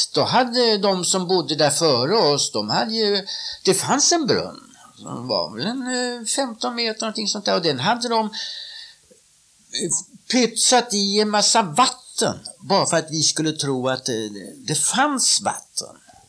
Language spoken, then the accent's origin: Swedish; Skåne, Sweden; born there; Ja, jag är född i Skåne.